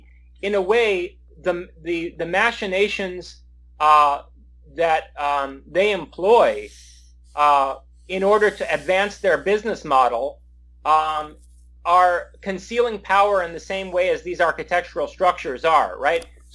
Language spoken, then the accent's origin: English; New York, United States; it might be my sentimentalism as a New Yorker.